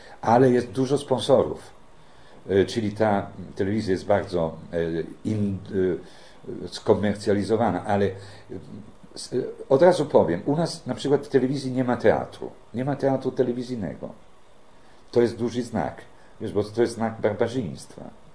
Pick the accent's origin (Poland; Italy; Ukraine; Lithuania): Italy; Polish is a second language; bo jestem jednak Włochem.